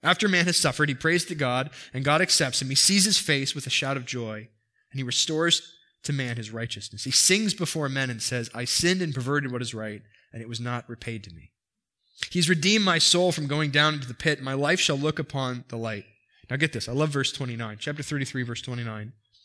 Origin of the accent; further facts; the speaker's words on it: East Coast, United States; I come from the East Coast, so this is the American dream on the East Coast.